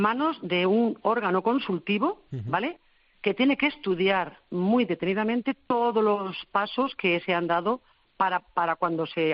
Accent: Quintana del Rey, Castilla-La Mancha, Spain; Mi pueblo, Quintana del Rey, es una zona vulnerable por el tema de los nitratos

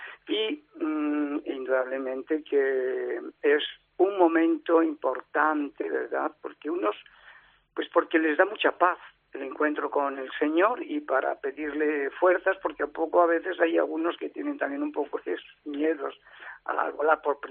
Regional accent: Madrid, Community of Madrid, Spain; also born or lived in Motilla del Palancar; Yo soy también oriundo de Motilla de Palancar y Cuenca, pero criado en Madrid, en Barajas, desde los 2 años, donde mi padre pues también trabajó en el aeropuerto, mis hermanos también han trabajado

